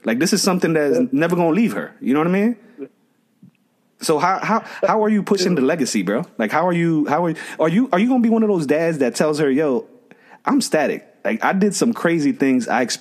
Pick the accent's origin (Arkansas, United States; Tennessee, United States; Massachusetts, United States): Massachusetts, United States; Boston; Like, maybe you're being raised here in New York City, but I'm from Boston, and this is how we used to do it when I was growing up.